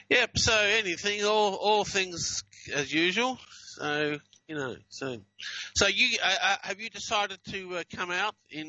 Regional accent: Australia; accent: Australian; also born or lived in United States; Well, my accent's soft anyway. I don't have a thick Aussie accent. And also, I was in America for 10 years. I'd picked up a slight American accent, you know.

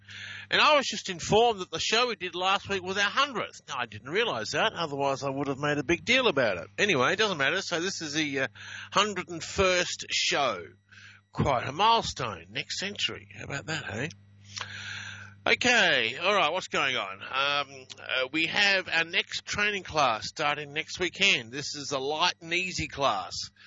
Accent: Adelaide, South Australia, Australia; followed by a live training class in Adelaide, Australia, my hometown.

